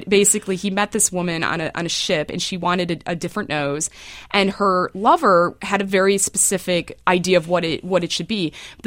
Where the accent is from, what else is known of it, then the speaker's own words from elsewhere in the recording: United States; now in United Kingdom; Well, it's interesting, too, because although I'm American, I haven't lived here for 20 years